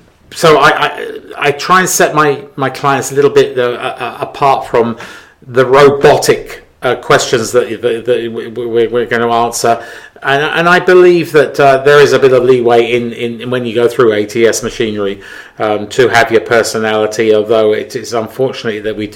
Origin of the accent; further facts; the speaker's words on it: England, United Kingdom; accent: English; now in Canada; And people do like my English accent and my British sense of humor, which can be a bit weird sometimes mm-hmm. here in Canada.